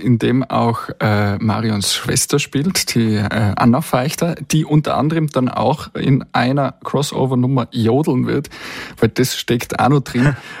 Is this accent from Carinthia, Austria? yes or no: no; Innsbruck, Tyrol, Austria; also born or lived in Zirl / Schwaz; Ich bin in Schwarz geboren, tatsächlich, ja. Aufgewachsen in Innsbruck und Zierl.